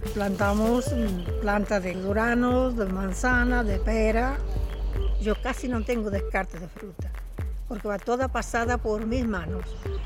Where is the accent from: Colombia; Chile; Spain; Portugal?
Portugal; now in Neuquén, Argentina; he venido de Portugal a Neuquén.